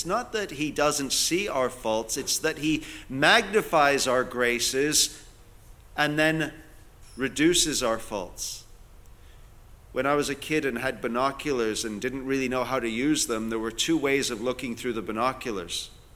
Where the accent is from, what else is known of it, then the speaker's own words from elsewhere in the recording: Vancouver, British Columbia, Canada; You know, I'm from Vancouver, and I live in an ostensibly Indian area.